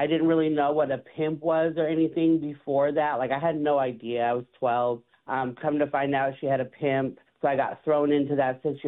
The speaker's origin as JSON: {"language": "English", "town": "Seattle", "region": "Washington", "country": "United States", "said": "I'm the Director of Survivor Services at The More We Love. I am from Seattle, Washington."}